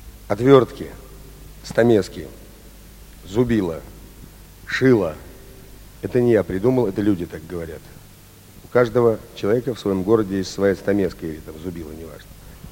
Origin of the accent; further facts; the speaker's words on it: Saint Petersburg, Russia; Ленинград — это мой родной город, который я люблю, в котором я родился, вырос и живу